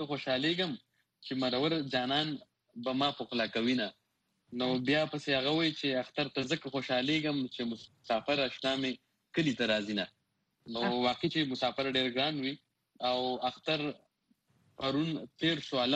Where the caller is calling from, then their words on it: Dubai, United Arab Emirates; زه د دوبۍ نه یم